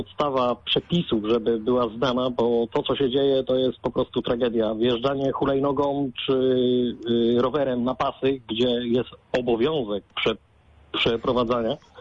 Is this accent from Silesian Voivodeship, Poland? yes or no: no; Poznań, Greater Poland Voivodeship, Poland; jestem z Jeżyc